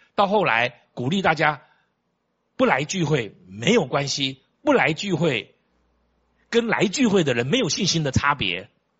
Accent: Taiwan; 我们台湾人

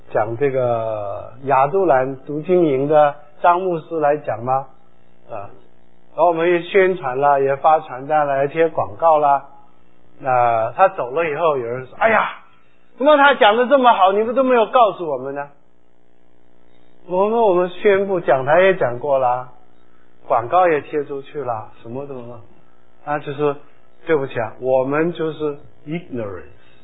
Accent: Guangdong, China; 像广东，我们广东人骂人的时候就说你猴蠢呢

